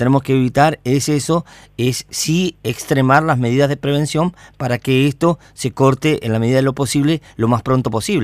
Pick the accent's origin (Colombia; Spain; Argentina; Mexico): Argentina; Cerrito, Entre Ríos; Hoy, por ejemplo, yo soy de Cerrito, hoy hay fiesta de la tradición